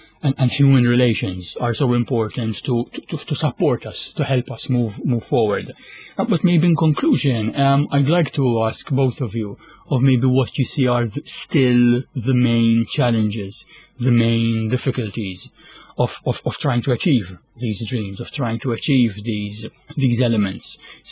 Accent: Hamrun, Malta; now in Gzira, Malta; Gzira, where I live, and Hamroun, which is sort of my hometown where I still have friends and family

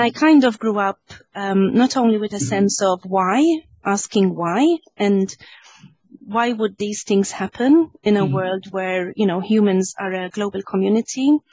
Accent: Malta; being born and bred in Malta gave me such a sort of huge repertoire of sources to draw upon. And I grew up in a very sort of humble home, in a very working class home.

